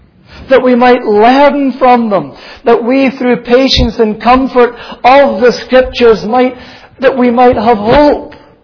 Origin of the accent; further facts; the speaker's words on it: Glasgow, Scotland, United Kingdom; as a young boy growing up in Glasgow